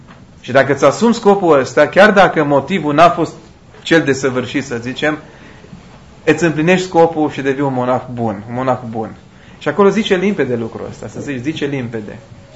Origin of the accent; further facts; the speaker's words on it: Romania; Sigur că și eu sunt mândru că sunt român, dar nu înainte de a fi ortodox.